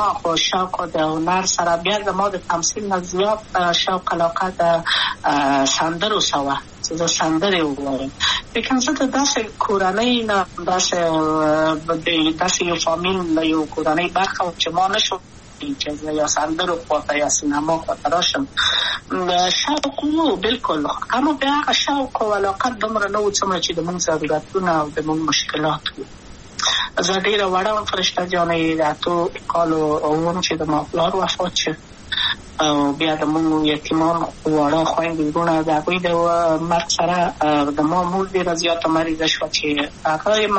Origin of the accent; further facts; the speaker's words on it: Kabul, Afghanistan; also born or lived in Maidan Wardak; د پلار مې د وردګو ولایت ته خلګنسې کېدلې د کابل په تخت پل سیمه کې یم او لویا شویم کابل که یم